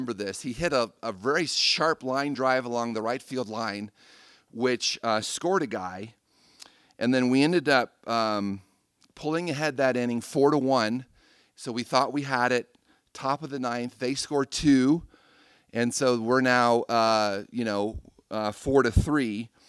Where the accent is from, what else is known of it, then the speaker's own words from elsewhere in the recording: Denver, Colorado, United States; Part of it is growing up in Denver, we didn't have a major league team.